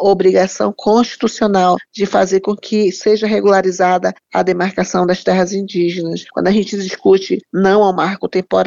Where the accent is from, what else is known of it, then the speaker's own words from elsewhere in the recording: Amazon, Brazil; Eu sou da Amazônia, eu vim de lá com esse pensamento